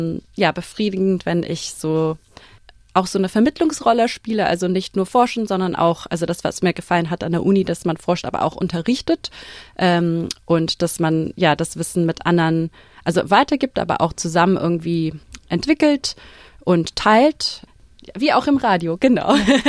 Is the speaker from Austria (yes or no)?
no; Melbourne, Victoria, Australia; first language English; German is a second language; ich bin hier in Melbourne aufgewachsen und habe Deutsch in der Schule gelernt. Mein Großvater hat nie Deutsch mit meiner Mutter gesprochen, deswegen hatten wir nur Englisch zu Hause, obwohl er aus Wien war.